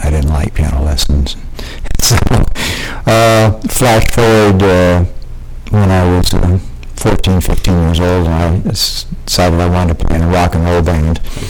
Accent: Estherville, Iowa, United States; born there; I was born in September, on September 29, 1946 in Estherville, Iowa.

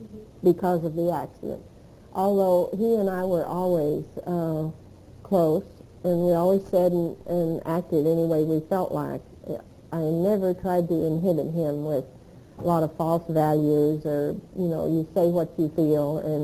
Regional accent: Texas, United States; I was raised different in Texas.

